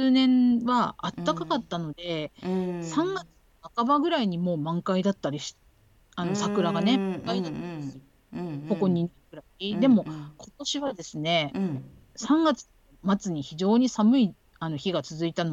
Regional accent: Tohoku, Japan; now in Tokyo, Japan; 私東北の出身なんですけれども、その自分の生まれ育ったところに行ってみようと思っております

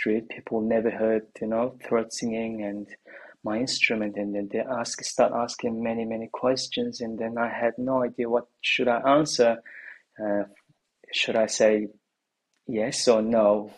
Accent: Mongolia; now in Australia; So, I was born in Mongolia and raised in Mongolia, and I moved to Australia in 2009.

